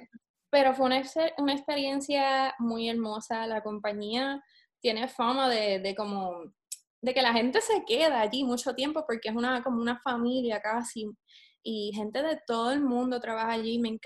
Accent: Mayagüez, Puerto Rico; Soy del pueblo de Mayagüez, nacida y criada. Estudié Bellas Artes en la Universidad de Puerto Rico, en el recinto de Río Piedras. Soy jerezana, me encanta.

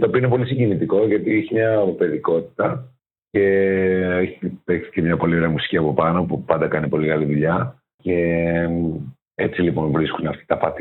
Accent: Rhodes, South Aegean, Greece; moved away as an adult; Εννοώ ότι για μένα αυτό έγινε όταν έφυγα από τη Ρόδο. Mm-hmm. 18 χρονών, κάτι που ήθελα από 5 έκτη δημοτικού.

